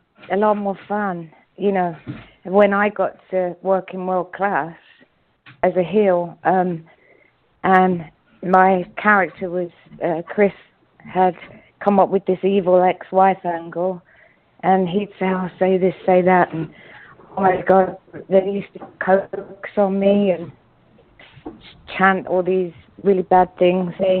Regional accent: England, United Kingdom; moved away as an adult; We came from England to Los Angeles together, and we were staying in the real glamorous part of LA at the time for us.

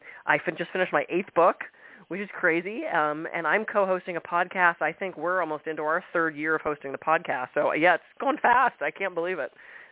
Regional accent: Pittsburgh, Pennsylvania, United States; I grew up in Pittsburgh, and we were doing a summer production, children's theater

